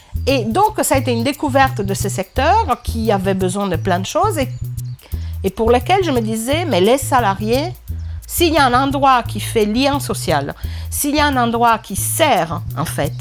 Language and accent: French; Italy; French is a second language; Et moi, je réagis en tant qu'Italienne, tu vois, où en fait, en Italie, tu n'as rien.